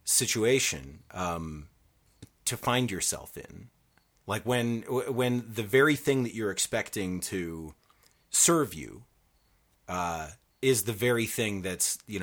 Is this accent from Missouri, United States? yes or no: no; Saginaw, Michigan, United States; I'm familiar. I'm from Michigan.